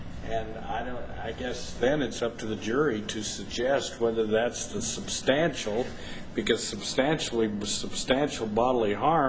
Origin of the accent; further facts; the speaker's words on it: Idaho, United States; and I say gamma, but I'm from Idaho.